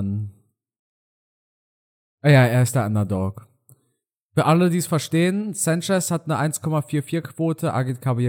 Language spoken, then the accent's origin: German; Germany; Und ich bin in Deutschland aufgewachsen, auf Deutsch. Ich spreche nicht viel Rumänisch. Und wir haben zwar Familie in Rumänien, aber ich käme jetzt nie auf die Idee zu sagen, ich bin Rumäne